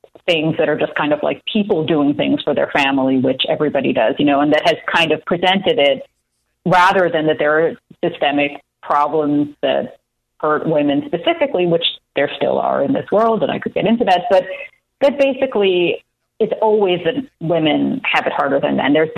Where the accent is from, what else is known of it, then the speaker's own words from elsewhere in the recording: United States; now in Toronto, Canada; So I'm American, but I live in Toronto, in Canada